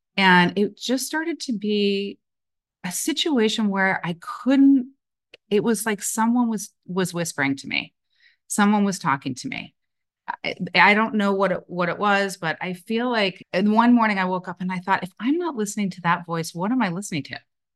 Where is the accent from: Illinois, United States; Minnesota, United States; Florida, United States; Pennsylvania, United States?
Illinois, United States; Chicago; also born or lived in Colorado; now in New York City, United States; I was born in Chicago proper, but like a lot of people, my parents felt like we needed more room. So we moved to the suburbs, and I have such a warm place in my heart for Chicago.